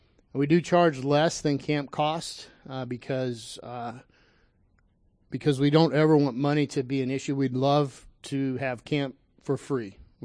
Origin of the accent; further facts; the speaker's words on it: Texas, United States; I am from Texas, and so I know this is going to be very rude, but if I'm not back in Houston by 2 o'clock for Mother's Day, I'll never be able to talk in front of you.